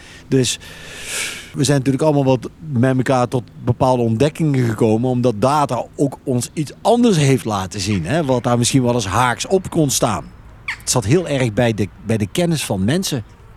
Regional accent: Veghel, North Brabant, Netherlands; kom uit Veghel.

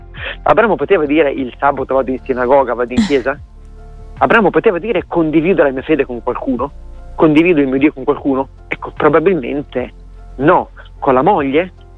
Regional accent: Riccione, Emilia-Romagna, Italy; Io sono di Riccione, un paese di 30-35 mila persone, ed ero l'unico avventista di Riccione insieme a mia mamma.

